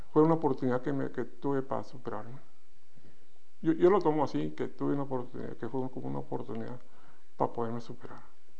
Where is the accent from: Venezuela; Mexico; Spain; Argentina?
Mexico; moved away as an adult; Porque pues realmente nosotros en México sí no había yo por eso me vine de México porque no había trabajo.